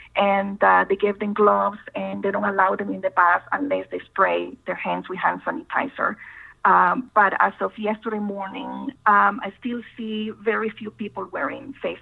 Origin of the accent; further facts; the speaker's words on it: Nicaragua; moved away as an adult; now in Florida, United States; I was born in Nicaragua and raised in Nicaragua, but I have lived in the U.S. for the last 30 years, and I have lived in Southwest Florida for 20 years.